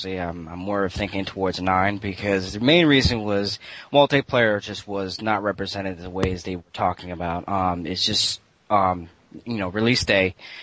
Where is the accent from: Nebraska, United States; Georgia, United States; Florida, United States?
Florida, United States; and I'm from United States, Florida.